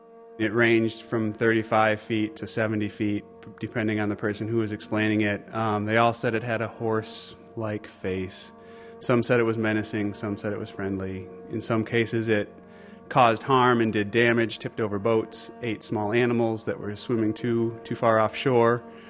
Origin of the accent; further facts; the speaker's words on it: Wisconsin, United States; I grew up in Wisconsin. I've been here my whole life.